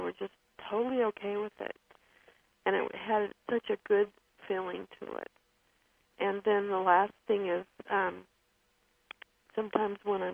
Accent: California, United States; I grew up in California, and I was obsessed with it until my 40s when I was finally able to move back there.

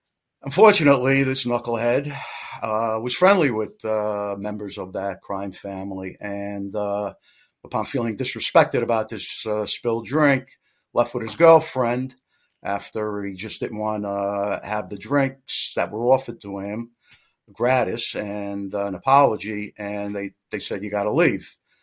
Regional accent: Queens, New York, United States; also born or lived in Brooklyn; I grew up, I was born in Brooklyn. I grew up raised in Queens.

